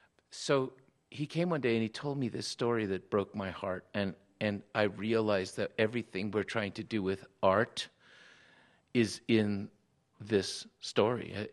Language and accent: English; Tijuana, Baja California, Mexico; And I said, no, I'm from Tijuana. It's okay.